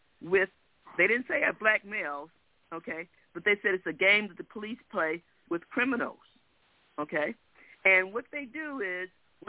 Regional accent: Detroit, Michigan, United States; I'm from Detroit, grew up in Detroit, did most of my formal training and so forth in this area.

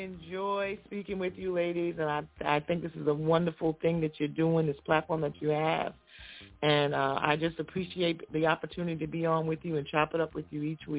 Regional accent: Greenport, New York, United States; I'm offering condolences to just my hometown Greenport.

